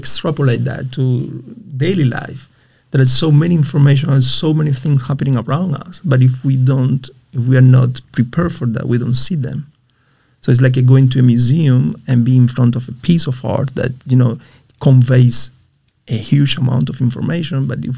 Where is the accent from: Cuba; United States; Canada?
Cuba; at least when I was growing up in Cuba, we didn't have social classes.